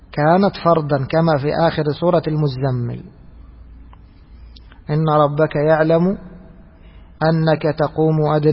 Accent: Egypt; يعني في بعض الناس، خاصة عندنا في مصر

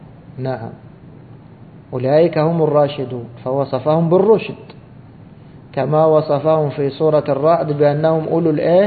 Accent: Egypt; كما كانوا يقولون عندنا في مصر مثل

